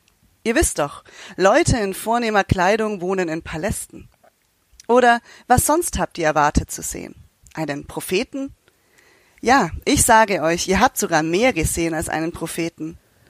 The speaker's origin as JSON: {"language": "German", "town": "Nuremberg", "region": "Bavaria", "country": "Germany", "moved": "as an adult", "lives_now": "Baden-Württemberg, Germany", "said": "Eigentlich komme ich aus Nürnberg, aber ich lebe schon seit über 15 Jahren in Baden-Württemberg und bin mittlerweile auch schon gut ins Schwäbische reingekommen"}